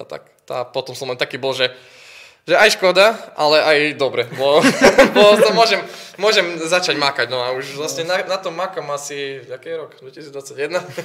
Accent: Bardejov, Prešov Region, Slovakia; keďže som z Bardejova

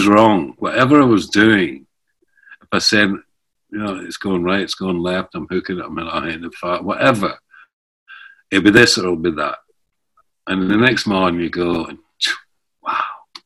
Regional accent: Scotland, United Kingdom; I mean, the Chinese, I'm Scottish. I mean, no wonder they don't understand me.

